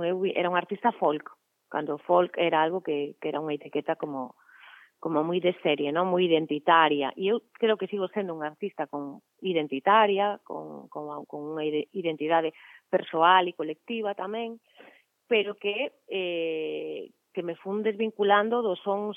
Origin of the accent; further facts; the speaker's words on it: Galicia, Spain; así como boa galega, relativizo todo